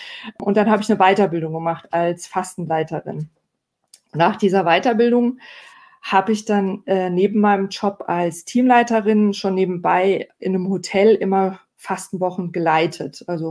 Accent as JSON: {"language": "German", "region": "Hesse", "country": "Germany", "said": "in Hessen, wo ich herkomme."}